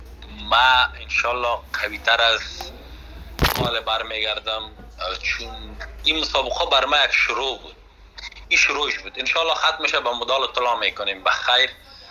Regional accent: Afghanistan; من به خودم به حیث یک جوان افغانی که از افغانستان آمدم مده ایجا به خاطر مسابق

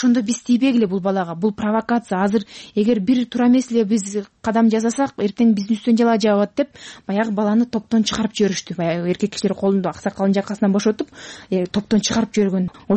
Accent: Talas Region, Kyrgyzstan; Таластан келдим.

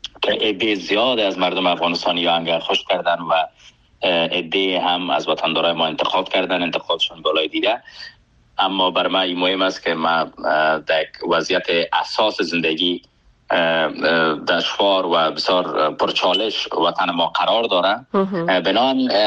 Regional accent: Afghanistan; moved away as an adult; من نیم عمرم، یعنی از 30 سال بیشتر عمرم در افغانستان عزیز، جایی که زادگاه من است، در اونجا سپری شده

